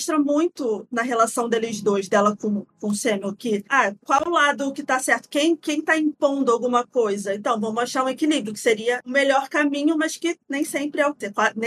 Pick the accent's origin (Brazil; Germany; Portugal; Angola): Germany; Eu sou alemã.